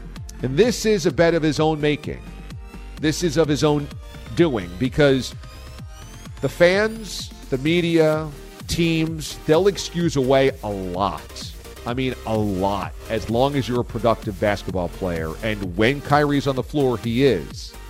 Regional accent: New Jersey, United States; I was a New Jersey Nets fan growing up. I'm from Jersey. This is my home team.

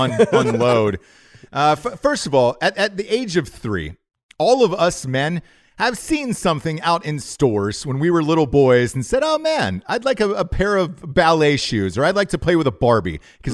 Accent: Georgia, United States; accent: Southern; I'm from the South. I know sound like it. It took years and years to get rid of this accent so I could star in movies. I had to get rid of the Southern accent, but I grew up my entire life in Georgia.

